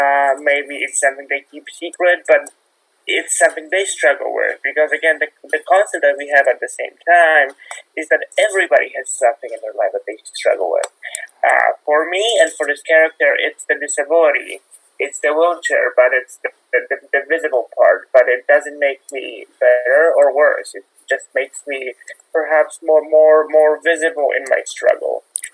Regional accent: Poland; now in United States; I started the foundation because I was in a wheelchair all my life. I moved to America from Poland

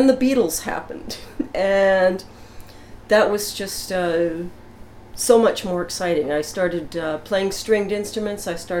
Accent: St. Albert, Alberta, Canada; St. Albert, Alberta.

